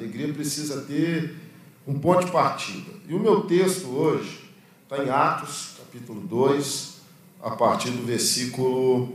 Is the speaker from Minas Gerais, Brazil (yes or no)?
yes; Belo Horizonte, Minas Gerais, Brazil; now in Rio de Janeiro, Brazil; Eu sou de Belo Horizonte, moro no Rio há pouco tempo